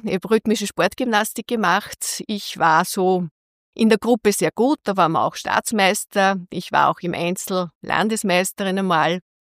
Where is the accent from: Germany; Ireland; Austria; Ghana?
Austria; Linz, Upper Austria; Ich bin eine waschechte Linzerin, bin in Linz geboren und auch aufgewachsen. In der Stifterstraße, Stiftergymnasium habe ich maturiert.